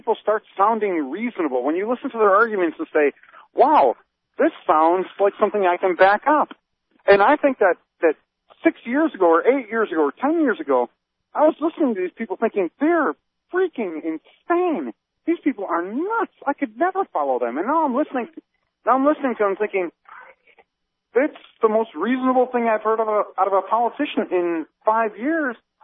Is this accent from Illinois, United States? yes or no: yes; Chicago, Illinois, United States; You know what? I'm from Chicago. I'm a Daily guy. I'm from Chicago.